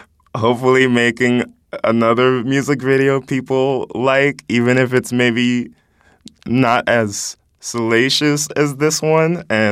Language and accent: English; Nigeria; moved away; I grew up in Nigeria. I was born here, grew up in Nigeria. And moving back here